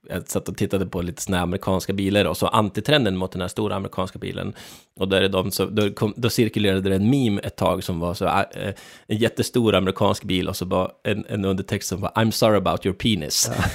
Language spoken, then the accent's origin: Swedish; Sweden; som svensk representerar man definitivt inget tvärsnitt av liksom hur världen ser ut. Vi är ju knepiga här uppe i Norden